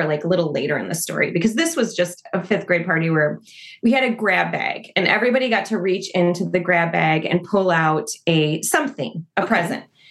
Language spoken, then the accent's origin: English; Naperville, Illinois, United States; So I grew up in Naperville.